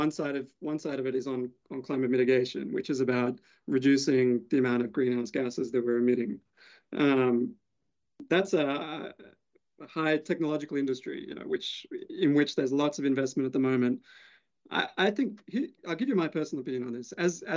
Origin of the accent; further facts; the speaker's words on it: Australia; now in United States; I'm an Australian, right? I'm actually not from this country, and my background is more in international climate policy.